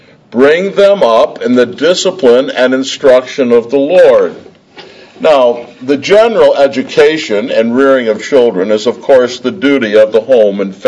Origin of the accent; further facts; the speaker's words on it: Michigan, United States; I'm from Michigan, and one of the clearest geographical marks of North America are the Great Lakes